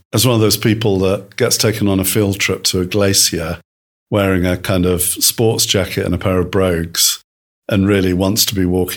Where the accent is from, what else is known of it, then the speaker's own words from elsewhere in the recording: Lewes, South East England, United Kingdom; I'm in Lewes, which is actually my hometown